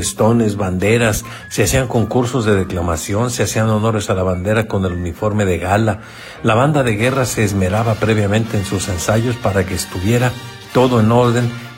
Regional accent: Mexico; y por supuesto para nosotros como mexicanos

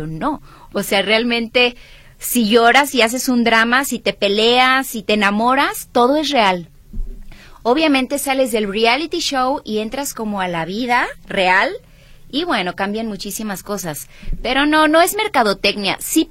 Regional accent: Guadalajara, Jalisco, Mexico; Los dos somos de Guadalajara.

